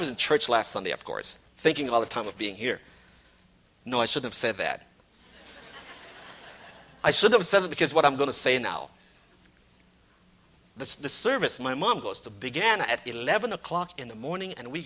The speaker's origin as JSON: {"language": "English", "country": "Canada", "said": "they'll know we are from Canada."}